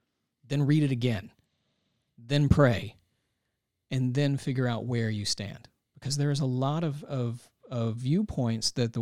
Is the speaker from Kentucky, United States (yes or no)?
yes; Kentucky, United States; also born or lived in Tennessee; I'm from Kentucky.